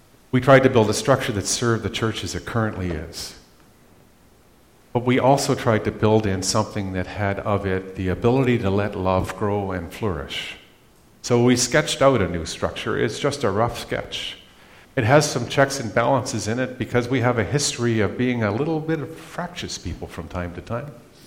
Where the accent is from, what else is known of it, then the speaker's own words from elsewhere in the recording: Flin Flon, Manitoba, Canada; when I grew up in Flin Flon, it was not a relationship that happened.